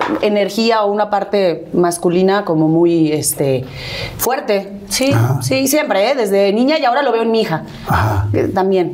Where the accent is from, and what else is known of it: Spain; first language ca; Spanish is a second language